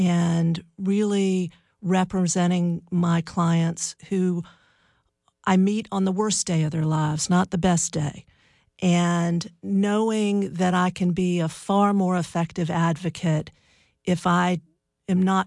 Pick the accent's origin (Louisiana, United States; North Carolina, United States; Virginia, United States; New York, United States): North Carolina, United States; Chapel Hill; I grew up in Chapel Hill, a beautiful, wonderful childhood.